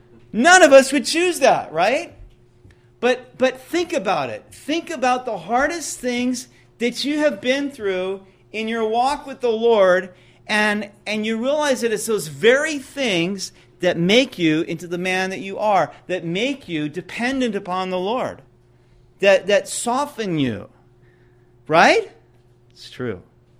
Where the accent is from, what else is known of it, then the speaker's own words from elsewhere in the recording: California, United States; I'd been born and raised in California.